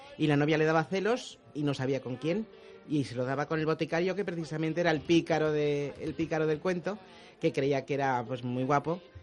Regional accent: Madrid, Community of Madrid, Spain; el madrileño, que ya somos muy pocos, cada vez somos menos los madrileños.

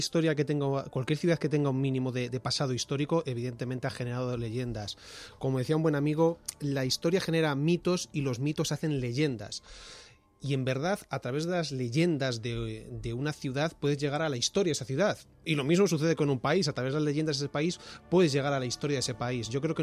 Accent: Toledo, Castilla-La Mancha, Spain; also born or lived in Madrid; Y yo, de hecho, nací en Madrid. Yo nací, claro, nací en La Paz. Pasa que muy pequeñito ya me fui a Toledo y toda mi vida es la ciudad de Toledo.

